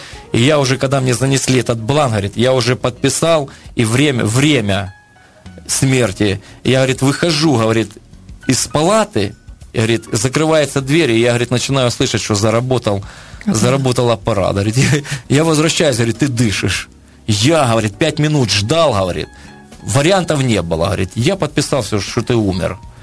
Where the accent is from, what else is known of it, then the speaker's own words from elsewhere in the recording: Ukraine; это все произошло в России, в Питере, а я же был украинец